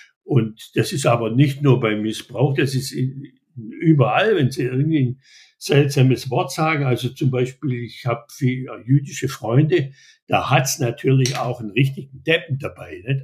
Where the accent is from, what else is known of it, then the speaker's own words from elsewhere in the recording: Schwäbisch Gmünd, Baden-Württemberg, Germany; ich komme aus Schwäbisch Gmünd und Württemberg ist ein protestantisches Land. Teilweise gnadenlos protestantisch.